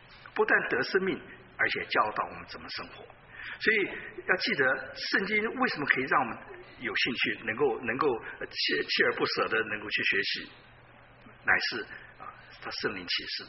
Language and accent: Chinese; Taiwan; 所以至少我们从台湾来的